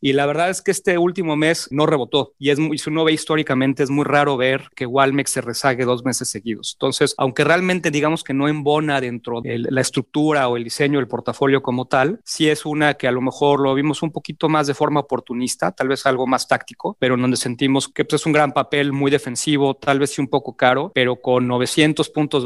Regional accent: Monterrey, Nuevo León, Mexico; born there; Yo nací en Monterrey y soy de ascendencia escocesa.

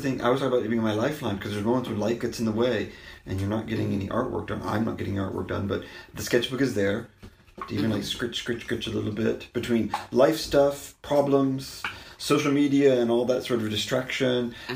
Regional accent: Arkansas, United States; also born or lived in Germany; Well, I'm from Arkansas. Right, my family's from Arkansas, but I grew up on a military basis because my dad was in the military. So my first memories are of Germany.

